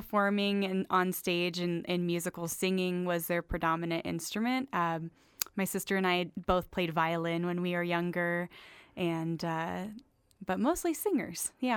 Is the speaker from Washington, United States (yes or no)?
no; Colorado Springs, Colorado, United States; also born or lived in Bay Area, California; Oh, I grew up partially in Colorado Springs, as well as the Bay Area in California.